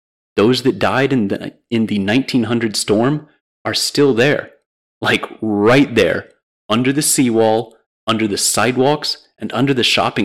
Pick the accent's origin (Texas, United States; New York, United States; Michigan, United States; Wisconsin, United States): Texas, United States; Houston; I grew up in Houston, Texas. Jackie's asked me to share an urban legend from my hometown.